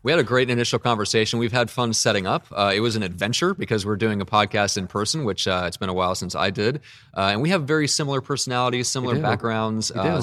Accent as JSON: {"language": "English", "region": "Midwest", "country": "United States", "lives_now": "San Diego, United States", "said": "I am from the Midwest, and so I never learned. I've only been out here in San Diego for around the same time as when I started the business, so 3+ years, and never learned to surf."}